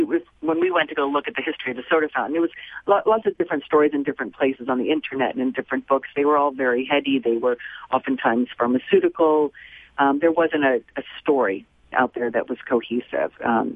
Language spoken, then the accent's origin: English; Maine, United States; the tomatoes that he was selling came from about 10 miles of where we grew up in Maine